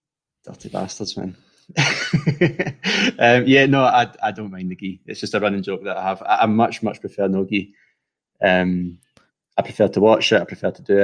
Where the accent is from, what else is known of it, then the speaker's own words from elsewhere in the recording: Scotland, United Kingdom; moved away; I'm coming from Scotland, land of the deep fried everything. So there's no fat people here. it's such a culture shock coming from Scotland.